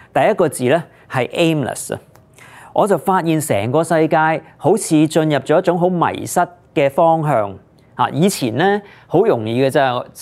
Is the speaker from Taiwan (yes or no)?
no; Hong Kong; 不過作為一個香港人